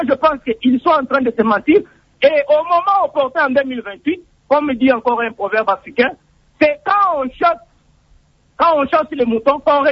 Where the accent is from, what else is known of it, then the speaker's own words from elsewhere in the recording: Kilengi, DR Congo; Pourquoi ne pas aller chez moi à Kilengi?